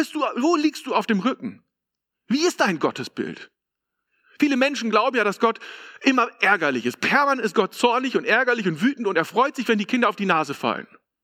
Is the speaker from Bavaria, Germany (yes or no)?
no; Lower Saxony, Germany; ich komme aus Ostfriesland